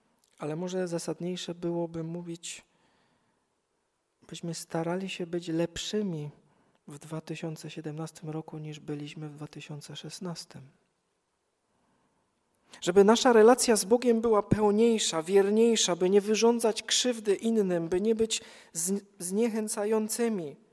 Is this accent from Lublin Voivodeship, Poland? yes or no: no; Dzięgielów, Silesian Voivodeship, Poland; Swoją drogą pamiętam z rodzinnego Dzięgielowa, kiedy to chyba do dzisiaj trwa, gdzie spotykaliśmy się o 22 w kościele